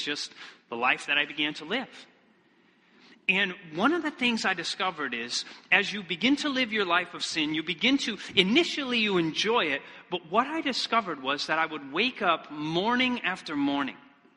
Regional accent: Michigan, United States; But I come from Michigan originally. And so the weather there is colder in Michigan.

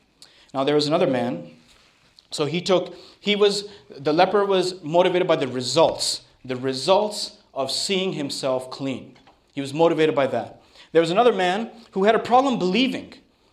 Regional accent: Pakistan; also born or lived in Sri Lanka; I grew up in Pakistan, and I was born in Sri Lanka, and I've been to India once when I was three.

